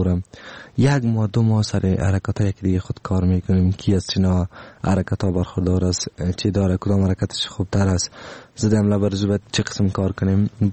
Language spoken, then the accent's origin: Persian; Afghanistan